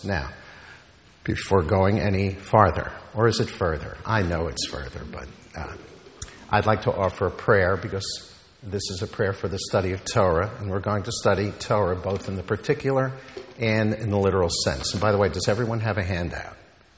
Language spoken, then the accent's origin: English; New Jersey, United States; You should know that Laird Stewart and I grew up in North Jersey. Our high schools were bitter high school rivals.